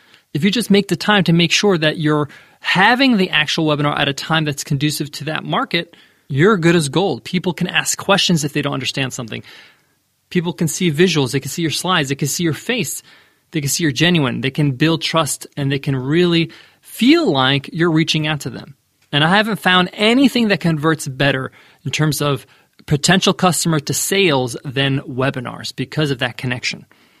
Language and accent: English; New York, United States; I do speak fast. I'm from New York, but I'm conscious of it.